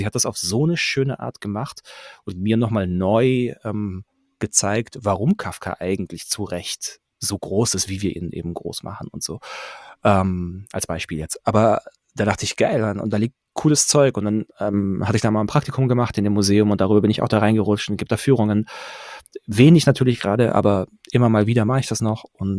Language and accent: German; Pforzheim, Baden-Württemberg, Germany; Ich bin in Pforzheim groß geworden